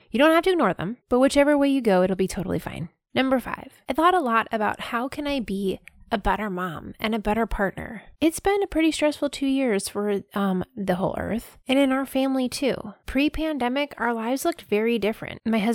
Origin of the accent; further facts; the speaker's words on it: Ohio, United States; cardinals remind me of my childhood. I'm from Ohio, and it's the state bird of Ohio, and it makes me think of my mom